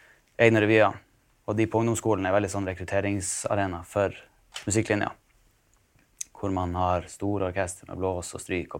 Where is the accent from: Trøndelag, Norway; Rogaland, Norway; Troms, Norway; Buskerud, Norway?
Troms, Norway; Tromsø; når jeg kom hjem fra Oxford, skulle jeg være bedre enn kompisene mine hjemme i Tromsø på gitar